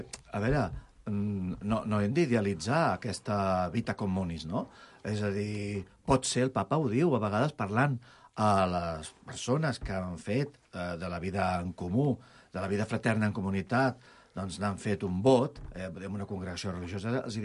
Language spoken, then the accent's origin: Catalan; Barcelona, Catalonia, Spain; Jo sóc d'aquí, de Barcelona, i de família immigrada. Van venir els meus pares de Granada, vaig néixer jo aquí a Barcelona, i la família estem aquí radicats i instal·lats aquí. I aquí vaig créixer i visc a la família, tenim la tinc a Cornellà de Llobregat.